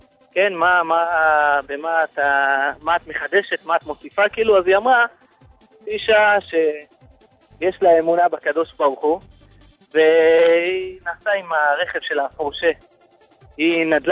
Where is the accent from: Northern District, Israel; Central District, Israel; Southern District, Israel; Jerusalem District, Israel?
Central District, Israel; Or Yehuda; now in Bnei Brak, Israel; אני במקום אור יהודה.